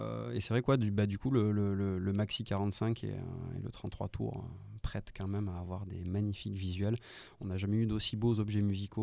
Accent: Romans-sur-Isère, Auvergne-Rhône-Alpes, France; nous venons de Romans, enfin on vient de la Drôme, la plupart du groupe habite à Romans et alentour.

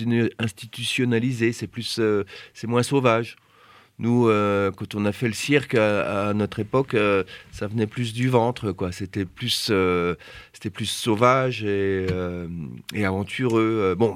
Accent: Bourgogne-Franche-Comté, France; chez nous en Franche-Comté

